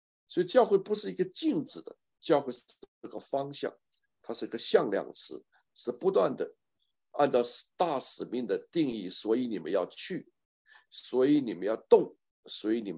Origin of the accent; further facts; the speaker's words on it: China; 这是我们中国人那么多年来啊，从1894年甲午风云、甲午战争以后，中国人就瞧不起日本人